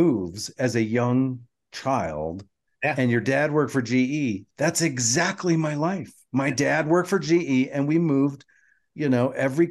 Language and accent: English; Atlanta, Georgia, United States; I remember growing up in Atlanta, my junior high and high school years